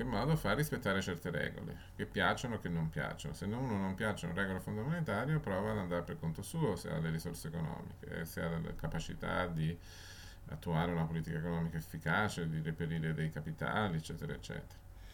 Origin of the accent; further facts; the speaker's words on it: Tuscany, Italy; io non è che voglio passare per il cinico, perché sono toscano